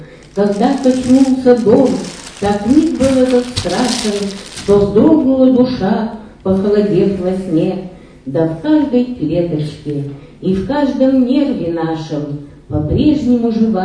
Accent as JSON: {"language": "Russian", "town": "Leningrad", "region": "Saint Petersburg", "country": "Russia", "tie": "born or raised there", "said": "Родилась я в Ленинграде, мне 6 лет было, и 3-4 года мы пережили блокаду Ленинграда."}